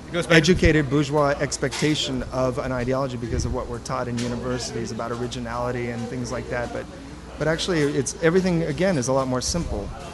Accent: Russia; We're listened to more because we came from Russia.

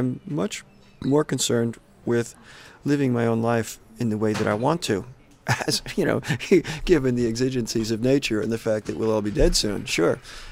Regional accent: New York, United States; humor is something I grew up with in a very radical left-wing community. And I was very insular. I grew up in New York in this community.

